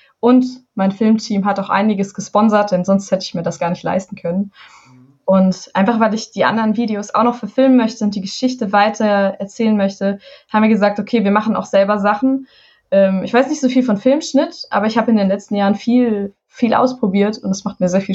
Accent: Hesse, Germany; Und ich komme aus dem Taunus, aus Hessen. Wir haben diesen wunderschönen Wald vor der Haustür und ich bin im Wald groß geworden.

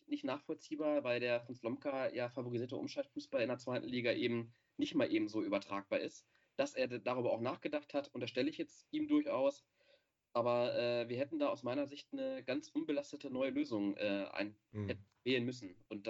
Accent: Hanover, Lower Saxony, Germany; als Hannoveraner

